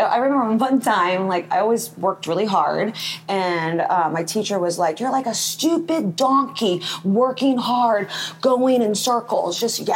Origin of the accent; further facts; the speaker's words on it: Gainesville, Florida, United States; born there; also born or lived in Washington, D.C.; I was born in Gainesville, Florida, and we lived there for 2 years.